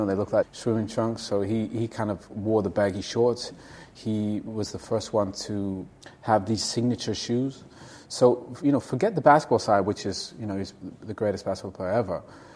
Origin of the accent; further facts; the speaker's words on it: Canada; So for me, I was lucky growing up in Canada.